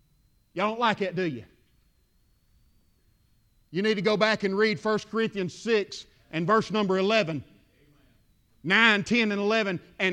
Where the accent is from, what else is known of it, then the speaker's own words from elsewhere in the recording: Georgia, United States; Now, well, sometimes I'll say Carrollton, Douglasville, but most of the time I just say about 30 miles west of Atlanta. That's where I'm from.